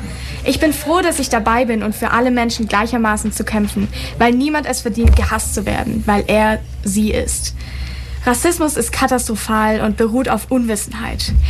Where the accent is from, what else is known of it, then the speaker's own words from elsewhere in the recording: Ulm, Baden-Württemberg, Germany; Ich bin gebürtige Ulmer und meine Stadt seitdem treu.